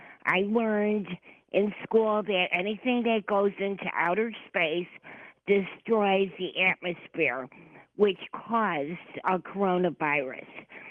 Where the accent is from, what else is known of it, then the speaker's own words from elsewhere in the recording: United States; I'm American